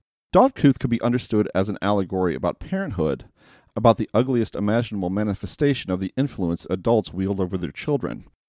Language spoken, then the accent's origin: English; United States; As an American in the year 2020, nearly 4 years deep into an administration that's an organ for lies and conspiracy theories